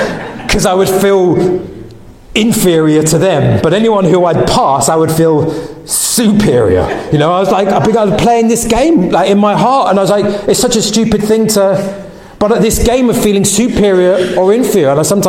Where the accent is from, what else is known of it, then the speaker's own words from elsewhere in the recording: London, United Kingdom; born there; Because I was born in London.